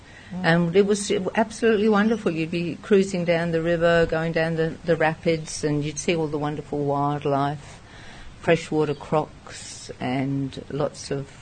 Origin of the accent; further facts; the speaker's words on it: England, United Kingdom; also born or lived in Western Australia; now in Australia; I actually came from overseas. I came from England, travelled all through India, and landed in Western Australia. So I lived in Western Australia for 3 years, living in the sand dunes in Broome